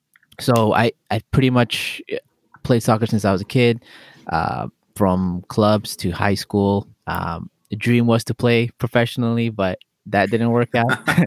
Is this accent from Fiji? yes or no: yes; Fiji; So I was born in Fiji, played soccer since I was 5.